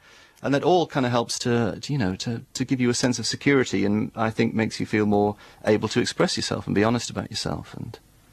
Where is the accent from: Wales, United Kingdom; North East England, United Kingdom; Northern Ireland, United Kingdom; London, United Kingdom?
Wales, United Kingdom; growing up in South Wales